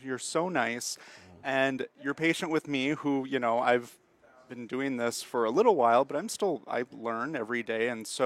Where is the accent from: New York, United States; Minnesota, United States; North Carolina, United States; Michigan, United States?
Minnesota, United States; also born or lived in South Dakota; And I'm from Minnesota, and I spent a lot of time in South Dakota. So coming here, it does feel like home